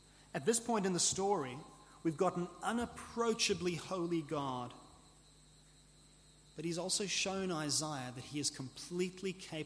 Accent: South Africa; Now, I come from South Africa, born and grown up there, and I grew up with real barbecues

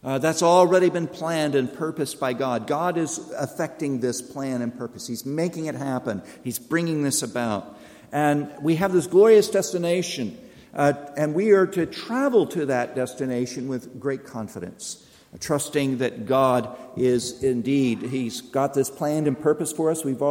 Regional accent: Australia; How do we, as Australian Christians, manage living in our current political and social and cultural climate?

